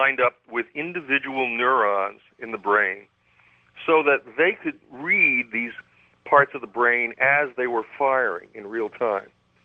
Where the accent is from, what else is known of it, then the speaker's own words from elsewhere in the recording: Pawtucket, Rhode Island, United States; Well, I come from Pawtucket, Rhode Island, which is the first town in North America with a factory in the late 1700s